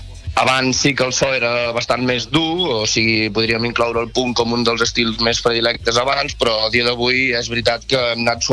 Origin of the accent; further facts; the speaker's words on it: Palamós, Catalonia, Spain; Nosaltres, doncs, mira, sortim de l'Empordà, som gairebé tots de Palamós